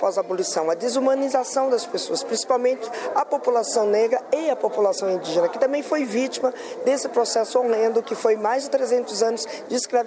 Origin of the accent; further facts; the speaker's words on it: Brazil; o compromisso que nós, enquanto brasileiros e brasileiras, temos no combate ao racismo e à discriminação